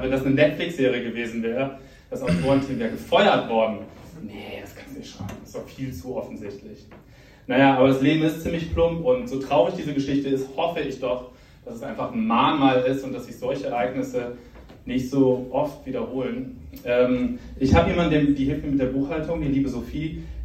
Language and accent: German; Cologne, North Rhine-Westphalia, Germany; ich komme aus Köln